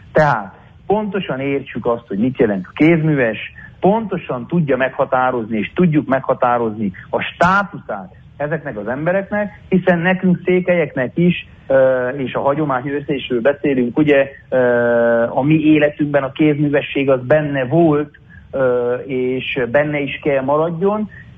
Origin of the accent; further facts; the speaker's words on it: Harghita, Romania; Nekem udvarhelyszékiként, székelyföldiként a választó kerületemhez is tartozik a Korond